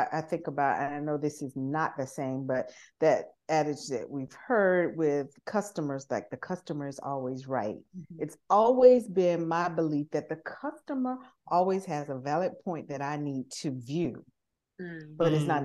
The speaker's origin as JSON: {"language": "English", "region": "the South", "country": "United States", "tie": "born or raised there", "said": "I was raised and socialized in the South."}